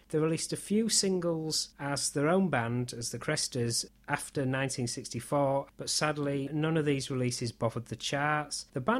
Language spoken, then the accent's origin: English; Leeds, Yorkshire and the Humber, United Kingdom; from my hometown of Leeds, Yorkshire, England.